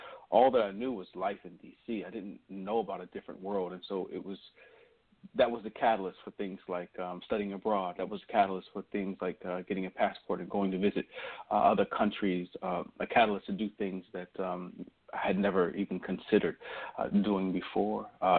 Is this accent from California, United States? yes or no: no; Washington, District of Columbia, United States; Born and raised in Washington, D.C., in an era where D.C. was the murder capital of the world.